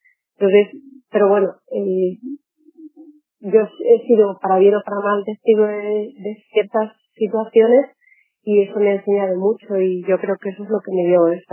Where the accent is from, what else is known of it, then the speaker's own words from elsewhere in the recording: Spain; yo soy española palestina, pero toda la identidad palestina la he ido descubriendo a partir prácticamente de los 19-20 años.